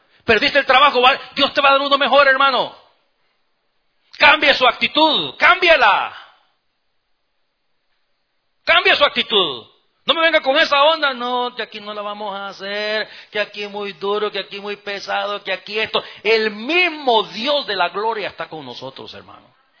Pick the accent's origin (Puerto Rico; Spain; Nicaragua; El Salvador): El Salvador; en mi país, en El Salvador, se habla así.